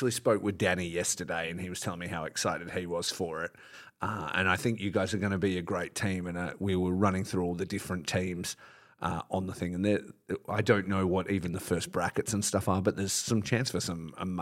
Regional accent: Perth, Western Australia, Australia; They're from my hometown of Perth and from my home promotion, Dude Where's My Ring.

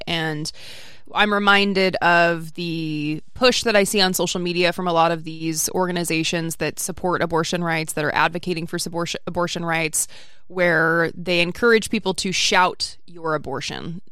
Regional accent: Canada; I'm a Canadian who believes strongly in liberal, inclusive social democracy, the underlying guiding principle of both our countries.

